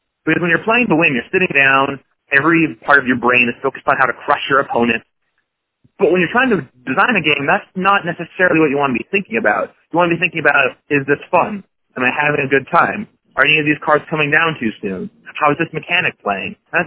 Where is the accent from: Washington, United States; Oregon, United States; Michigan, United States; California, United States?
Washington, United States; Seattle; because I grew up in Seattle, which is very fortunate for wanting to work at Wizards.